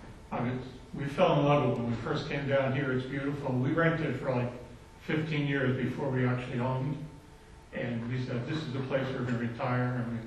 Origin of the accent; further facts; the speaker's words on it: New York, United States; We're from New York.